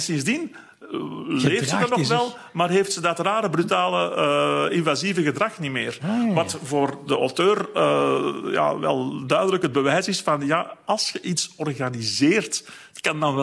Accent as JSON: {"language": "Dutch", "region": "Flanders", "country": "Belgium", "said": "zeker als Vlaming, denk ik, automatisch wel wat voelt"}